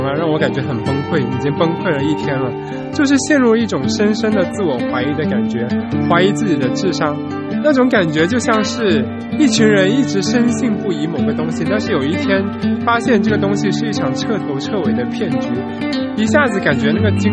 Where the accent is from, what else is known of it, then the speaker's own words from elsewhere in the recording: Guangdong, China; 更何况我是个广东人。